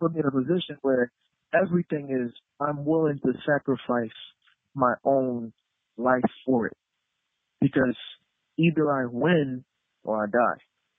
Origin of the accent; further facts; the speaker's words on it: Haiti; You know, keep in mind I'm from Haiti, you know, just living in a one-bedroom apartment with both parents and everything stacked on top of each other.